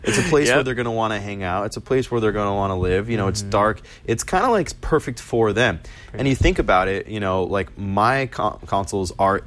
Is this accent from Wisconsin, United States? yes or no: no; Phoenix, Arizona, United States; now in San Francisco, United States; I'm from Phoenix and you got AC everywhere, right. But you still had, it's also like the desert, it's dusty.